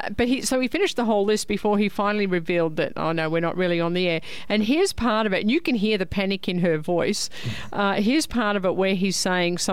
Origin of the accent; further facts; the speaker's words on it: Australia; I'm Australian and we do that.